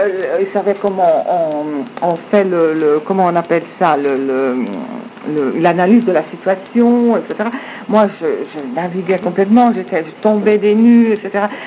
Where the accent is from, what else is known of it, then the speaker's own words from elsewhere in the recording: Ticino, Switzerland; moved away as an adult; now in Geneva, Switzerland; Alors, en 67, je suis arrivée à Genève. En automne 67, je suis arrivée à Genève pour étudier la sociologie. Je venais du Tessin.